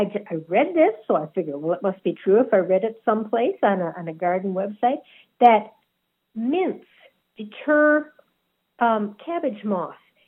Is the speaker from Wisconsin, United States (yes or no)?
yes; Wisconsin, United States; I grew up in Wisconsin, and the lot where our house was really sandy.